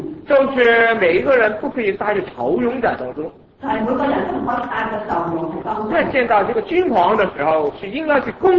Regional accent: Hong Kong; 我本身是从香港来的。

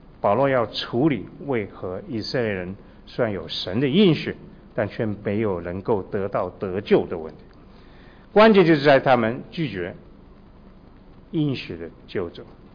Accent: Hong Kong; born there; 我是宁波人我曾经回过去，因为我在香港出生，曾经回到宁波我的家乡，这个地方叫奉化，

